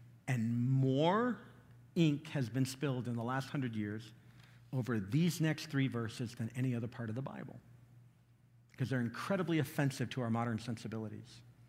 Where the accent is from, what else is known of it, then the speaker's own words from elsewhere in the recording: the South, United States; I'm from the South. We got whoopings.